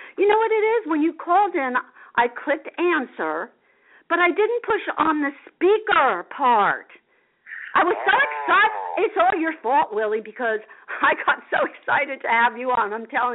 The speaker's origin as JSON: {"language": "English", "town": "Asbury Park", "region": "New Jersey", "country": "United States", "tie": "born or raised there", "said": "I grew up in Asbury Park, and I was so blessed to have been, you know, been there."}